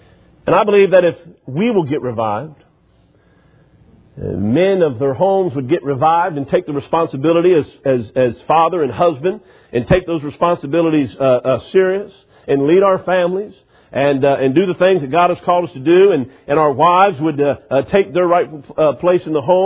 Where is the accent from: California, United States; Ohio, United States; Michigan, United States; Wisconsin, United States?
Ohio, United States; Cincinnati; I'm originally from Cincinnati, so I can't say a whole lot.